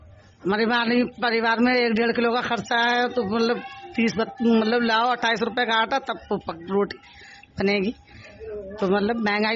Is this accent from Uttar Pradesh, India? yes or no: yes; Bisharatganj, Uttar Pradesh, India; now in Delhi, India; मैं रहने बरेली के पास विशारदगंज।